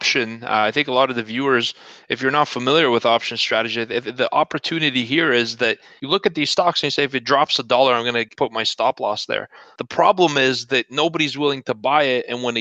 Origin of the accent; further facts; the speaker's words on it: Canada; So I'm from Canada, actually. We're located in Toronto